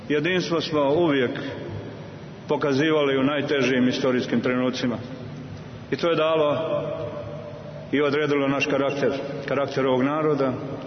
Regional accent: Republika Srpska, Bosnia & Herzegovina; I mi smo Srbi iz Republike Srpske ponosi na to.

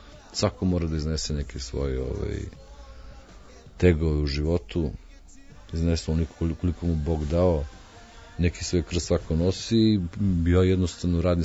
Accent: Belgrade, Serbia; u Srbiji, u Beogradu, u mom rodnom gradu

